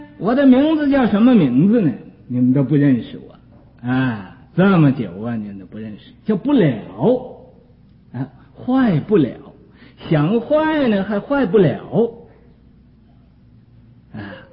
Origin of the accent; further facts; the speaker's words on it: China; 不知道还知道哦，我是中国人，没有法子忘了